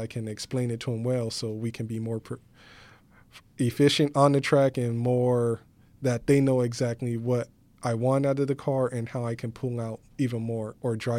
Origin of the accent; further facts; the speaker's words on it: San Bernardino, California, United States; San Bernardino.